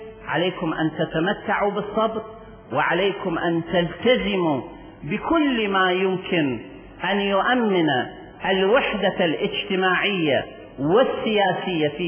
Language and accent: Arabic; Iraq; لذلك مصلحتنا كعراقيين أن نسير معا